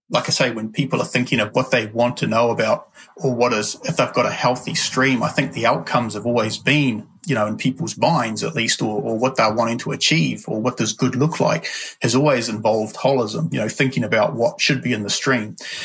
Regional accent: Tokoroa, Waikato, New Zealand; also born or lived in Hamilton; Oh, no, I'm a total townie. Born in Kirikiriroa, but my hometown where I grew up is Tokoroa.

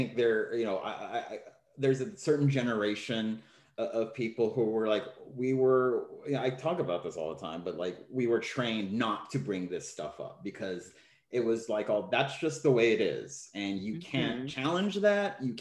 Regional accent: Texas, United States; Yeah, like, oh, I'm from Texas.

